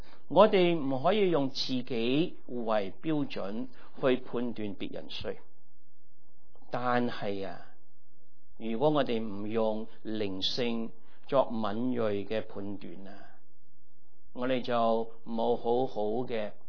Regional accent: United States; 但我哋美国人啊，我哋以为狗啊，

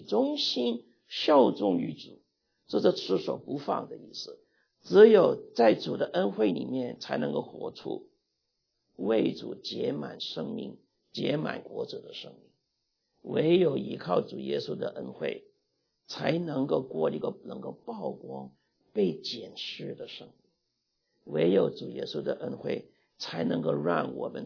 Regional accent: Guangdong, China; 我们广东人说咬根牙根，我不晓得普通话有没有这一个话

